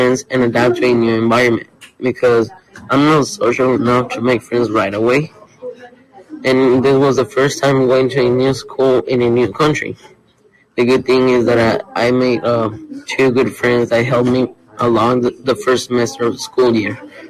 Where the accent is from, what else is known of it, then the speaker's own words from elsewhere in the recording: Mexico; I'm from Mexico.